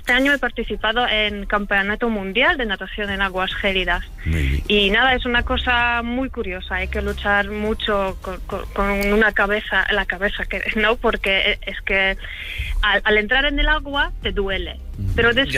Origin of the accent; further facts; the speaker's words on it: Poland; Spanish is a second language; No, yo soy polaca.